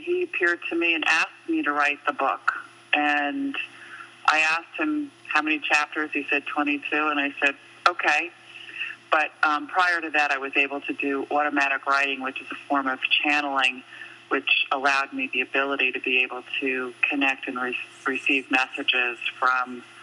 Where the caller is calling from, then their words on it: New Jersey, United States; New Jersey.